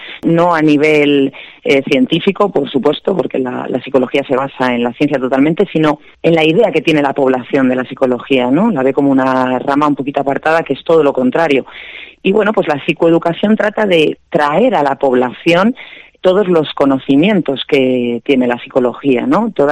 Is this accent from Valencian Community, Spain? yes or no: no; Community of Madrid, Spain; now in Marugán, Spain; vivo en Marugán, realmente soy madrileña, lo que pasa es que llevo muchísimos años de aquí en Segovia y, bueno, como he dicho en otras ocasiones, me siento muy segoviana.